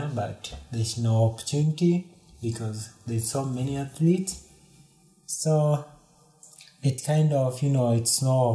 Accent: Narok, Narok County, Kenya; born there; I was born in Narok, that is southern Kenya.

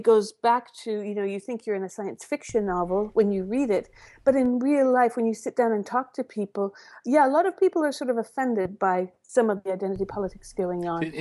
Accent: Kansas, United States; everything I had to fight against as a young gay kid growing up in Kansas.

